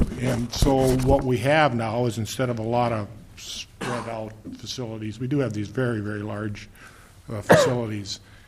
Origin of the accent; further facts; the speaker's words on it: Clearbrook, Minnesota, United States; He resides in Clearbrook, my hometown.